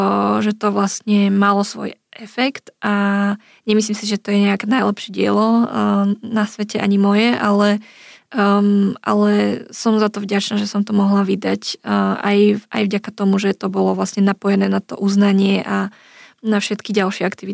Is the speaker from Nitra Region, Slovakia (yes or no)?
yes; Nové Zámky, Nitra Region, Slovakia; Som z Nových Zámkov, nežila som v hlavnom meste, žila som s maďarskou komunitou